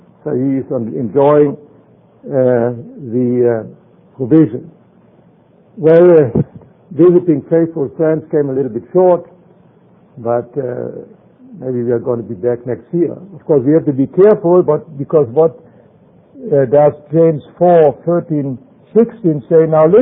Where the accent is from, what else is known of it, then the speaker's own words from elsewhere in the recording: Düsseldorf, North Rhine-Westphalia, Germany; born there; English is a second language; my accent tells you I was born in Germany. My wife Erika also. And I was either born when Adolf Hitler came to power.